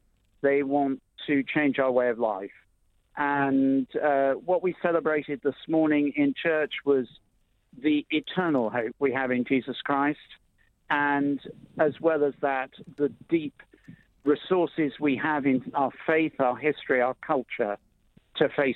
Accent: London, United Kingdom; I'm a Londoner. It's no more than a mile or so from where we live.

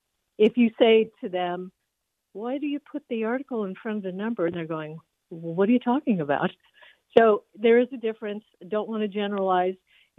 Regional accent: San Francisco, California, United States; now in Reno, United States; I just wanted to call to confirm that I'm from San Francisco, 45 years there.

